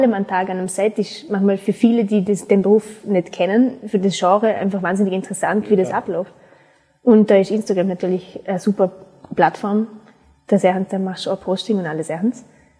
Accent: Vorarlberg, Austria; Und ich bin eine sehr stolze Österreicherin.

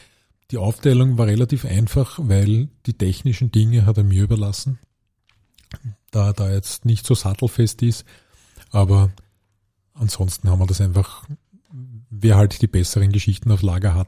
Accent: Vienna, Austria; Und er kommt aus der Donaustadt übrigens, also wir kommen aus derselben Ecke.

